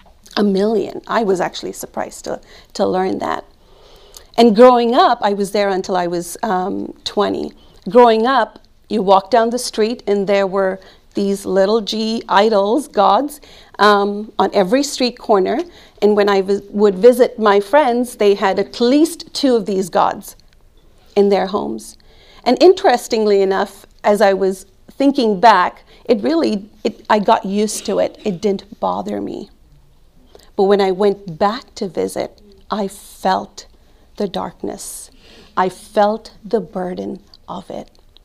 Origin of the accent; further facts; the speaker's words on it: India; So I grew up, if you can't tell, I grew up in India. I'm Indian.